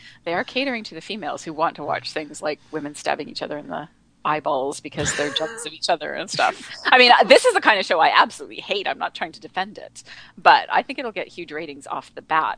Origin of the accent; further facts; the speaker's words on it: Edmonton, Alberta, Canada; I was from Edmonton.